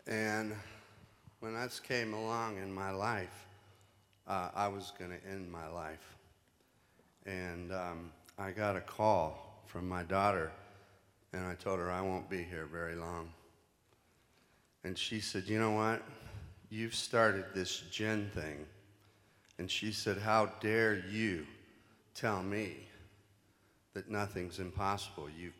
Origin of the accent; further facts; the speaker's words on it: Jacksonville, Florida, United States; now in Burbank, United States; I'm from Jacksonville, Florida. I also live in Burbank, California.